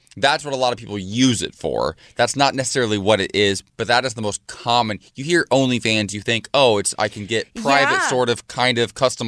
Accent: Ohio, United States; I'm from Ohio, and we don't actually say the name of that state up north.

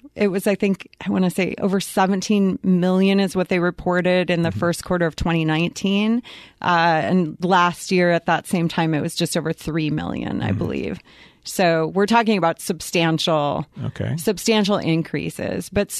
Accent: Minneapolis, Minnesota, United States; now in Arizona, United States; I mean, I come from Minneapolis originally.

